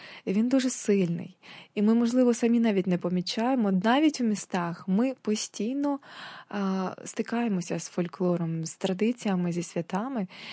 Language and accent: Ukrainian; Kyiv, Ukraine; Я з Києва, причому я корінна київ'янка.